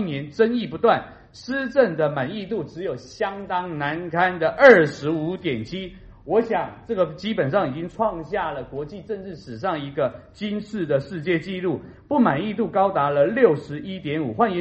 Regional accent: Taiwan; 这是我们台湾人民深信敦厚善良朴实

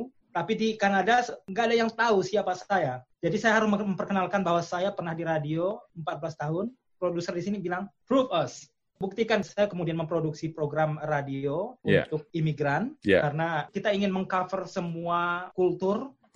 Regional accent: Indonesia; moved away; Mereka sangat, ketika saya bilang saya dari Indonesia, show us something Indonesian. Orang ingin tahu musik Indonesia itu seperti apa.

